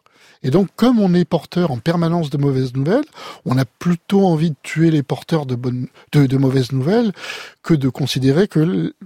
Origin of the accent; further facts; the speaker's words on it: Lyon, Auvergne-Rhône-Alpes, France; born there; Alors moi, je ne suis pas un déraciné, je suis né à Lyon.